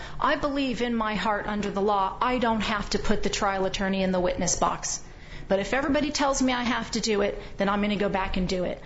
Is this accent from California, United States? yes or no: yes; California, United States; Under state sentencing schemes, I'm from California, you're looking at strikes.